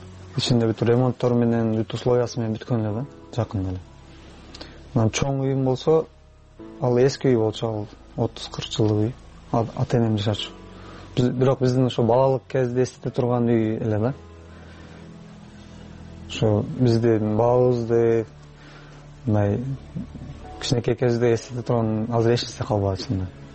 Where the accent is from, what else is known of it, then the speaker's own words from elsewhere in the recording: Batken, Batken Region, Kyrgyzstan; Бул жака биз өз Баткенден октябрда келдик